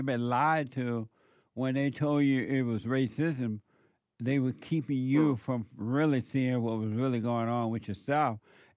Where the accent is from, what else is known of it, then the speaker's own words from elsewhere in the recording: United States; born there; I didn't have to cross the border illegally. I didn't have to apply for membership. I was born in America.